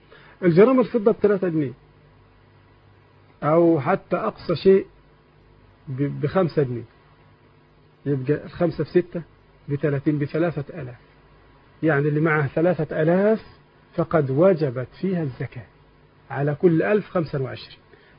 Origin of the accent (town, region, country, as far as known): Egypt